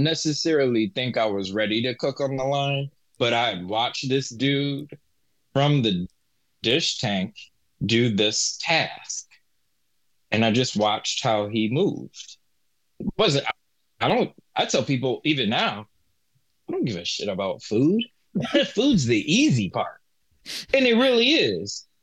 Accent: Rochester, United States; And then I'm from Rochester and I have a great speaking voice, right?

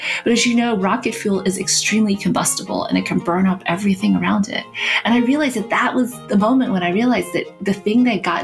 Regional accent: New York, United States; People would say, what are you? Where are you really from? When I would say New York, they said, no, really.

